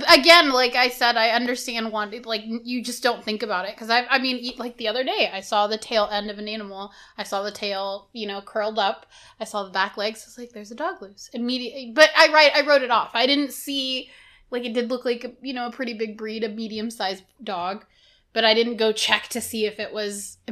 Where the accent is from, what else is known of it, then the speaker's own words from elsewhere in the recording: Texas, United States; I feel like as a Texan, I don't know.